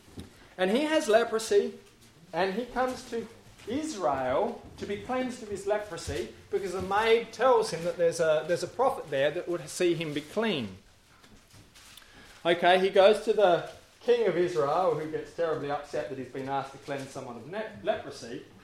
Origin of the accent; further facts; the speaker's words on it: Australia; Now, I'm not a Greek scholar. I'm an Aussie.